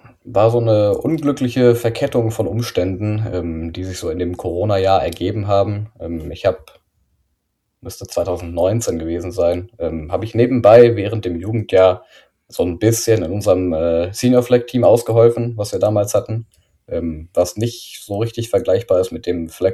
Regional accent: Hildesheim, Lower Saxony, Germany; Also ich bin ursprünglich gebürtiger Hildesheimer. Meine Eltern wohnen immer noch da in der Gegend, bin da aufgewachsen.

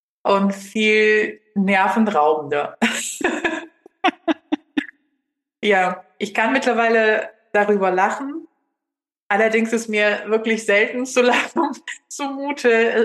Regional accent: Russia; Ich komme selbst aus Russland. Das ist die Süßigkeit meiner Kindheit.

